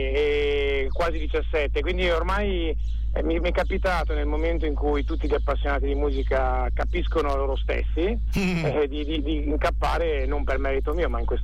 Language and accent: Italian; Emilia-Romagna, Italy; io che sono un emiliano